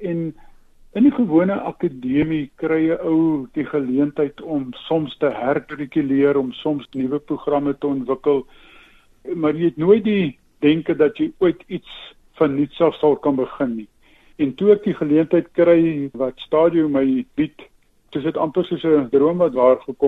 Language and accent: Afrikaans; Uitenhage, Eastern Cape, South Africa; Ja, ek het in Uitenhaag wat nou tans Kariga is groot geword